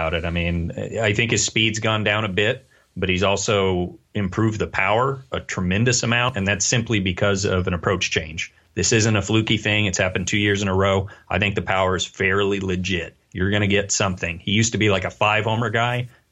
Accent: Anaheim, California, United States; accent: quasi Midwestern; Well, and of course, I wasn't from here. Now, I've been here longer than I was in Anaheim, but I don't know. It just never stuck.

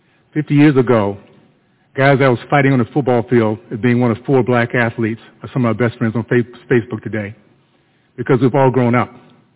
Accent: Tallahassee, Florida, United States; I was so proud to be in that community I grew up in Tallahassee, Florida, because we were kicking butt.

